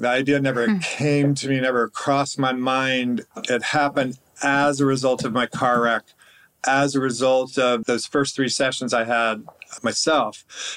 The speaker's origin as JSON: {"language": "English", "region": "the South", "country": "United States", "said": "I called them moon pies because I'm from the South."}